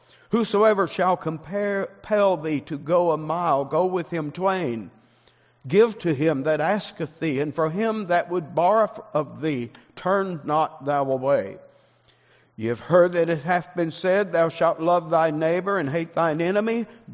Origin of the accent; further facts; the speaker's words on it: Texas, United States; I'm from Texas. I can't talk like you guys.